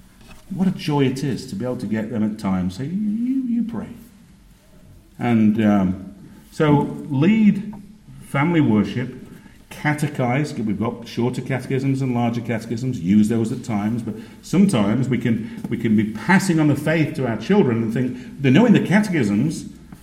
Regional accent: Yorkshire and the Humber, United Kingdom; as a Yorkshireman, I'd never been brought up in solid doctrine.

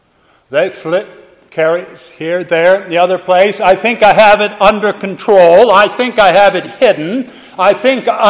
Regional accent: Illinois, United States; When I was a little boy growing up in Illinois on a farm, we had a very large front yard made for a great place for me and for my brothers to play.

